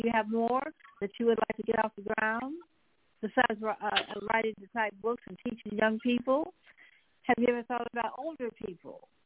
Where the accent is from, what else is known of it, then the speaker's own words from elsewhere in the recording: Tennessee, United States; I went to a country school in my hometown of Tennessee, and I had a teacher, a one-room school